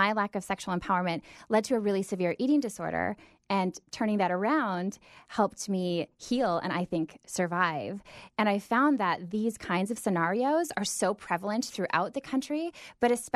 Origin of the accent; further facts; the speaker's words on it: Minnesota, United States; now in Los Angeles, United States; I'm originally from Minnesota. I live in the LA area now, but there was such an interesting parallel between kind of the Boise crowd and my own hometown in Minnesota.